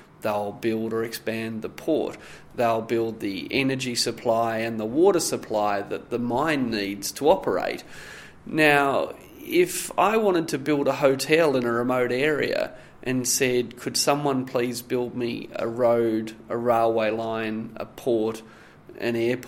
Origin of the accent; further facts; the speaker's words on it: New South Wales, Australia; Yeah, I grew up in the Hunter Valley. I did work experience in a coal mine. I grew up smelling coal mines and hearing them